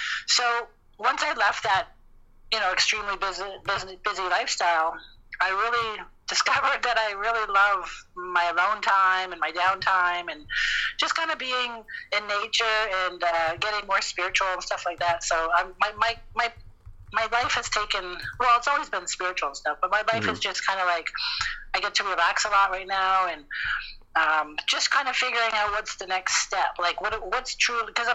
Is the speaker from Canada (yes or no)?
yes; Windsor, Ontario, Canada; So I lived in that area, Pilat area.